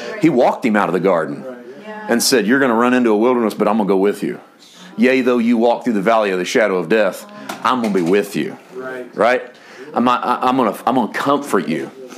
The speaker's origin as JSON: {"language": "English", "region": "Midwest", "country": "United States", "tie": "born or raised there", "said": "I was born and raised in the Midwest, Mid-South, and very religious part of the country."}